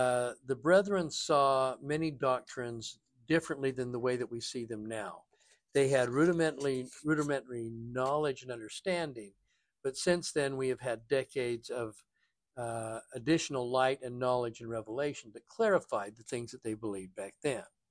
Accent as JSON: {"language": "English", "region": "Utah", "country": "United States", "tie": "born or raised there", "said": "When I was growing up in Utah, we had our house that we lived in for quite a while had a carport next to the house."}